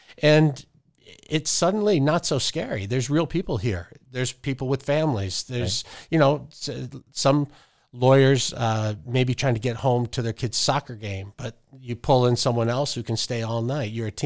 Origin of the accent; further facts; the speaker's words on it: Detroit, Michigan, United States; I was born and raised in Detroit. I went to school here. When I got married, I brought my wife here, raised my kids here. So Detroit is home.